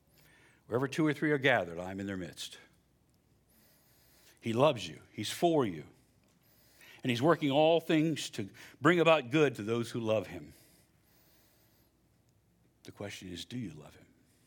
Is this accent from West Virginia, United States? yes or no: yes; West Virginia, United States; I can say that I'm from West Virginia.